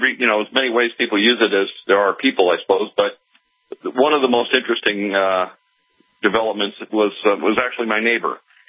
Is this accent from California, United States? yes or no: no; Grand Forks, North Dakota, United States; also born or lived in Tioga; Well, I was born in Tioga, North Dakota, Scott, and I was raised in Grand Forks. Went through high school and college there.